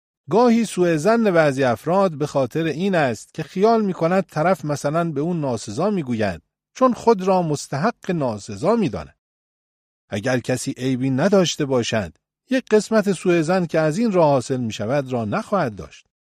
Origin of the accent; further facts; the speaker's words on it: Mashhad, Razavi Khorasan, Iran; گفتم نه، من اهل مشهدم ولی با تهرانی‌ها هم حجره هستم.